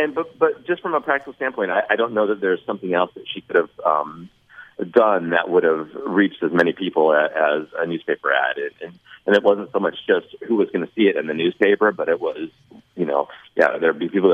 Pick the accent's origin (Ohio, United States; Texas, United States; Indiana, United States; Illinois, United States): Indiana, United States; Gary; also born or lived in Portage; And I'm from Gary, Indiana. I lived in Gary until I was 10 years old. Went to high school in Portage.